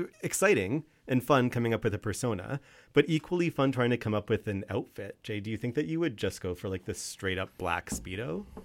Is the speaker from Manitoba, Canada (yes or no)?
no; Nanaimo, British Columbia, Canada; I grew up in Nanaimo